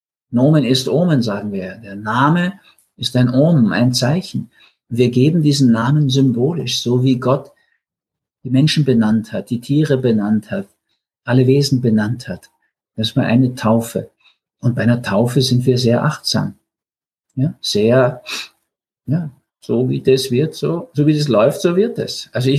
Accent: Austria; Und dann tanzen wir vielleicht mit dem Donauwalzer als Österreicher

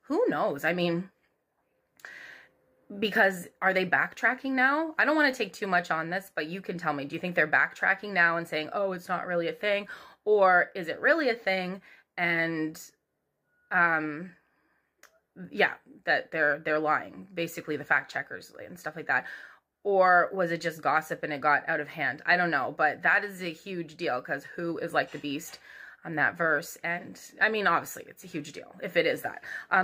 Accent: Canada; I'm Canadian

